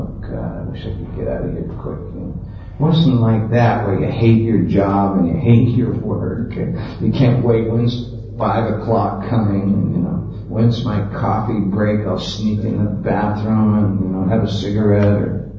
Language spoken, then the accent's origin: English; Vancouver, British Columbia, Canada; when I was in Vancouver, which is my hometown, and we just had a small temple.